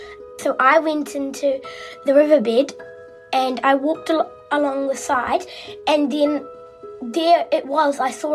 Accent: Christchurch, Canterbury, New Zealand; from Christchurch in New Zealand.

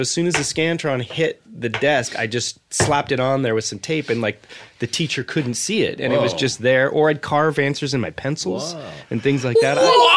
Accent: Whittier, California, United States; Whittier, about 40 minutes from here.

